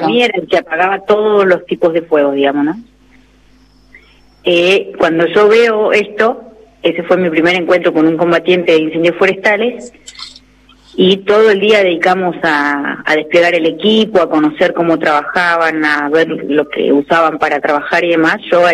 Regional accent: Bariloche, Río Negro, Argentina; Yo soy de Bariloche. Bariloche, sí.

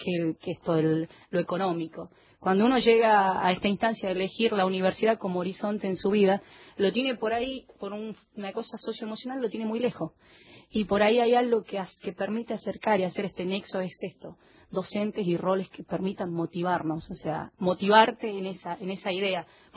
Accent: Salta, Argentina; born there; Yo nací en Salta.

